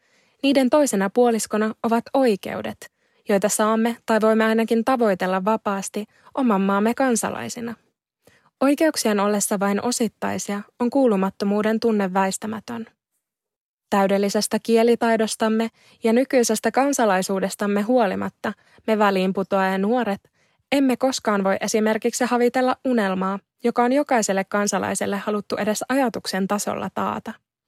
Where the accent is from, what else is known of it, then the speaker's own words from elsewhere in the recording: Kuopio, North Savo, Finland; Tiedoista ilmeni odotetusti syntymä kotikaupungissani Kuopiossa. Sitten seurasi yllätys. Syntymän yhteydessä kansalaisuuden kohdalla ei lukenut suomalainen.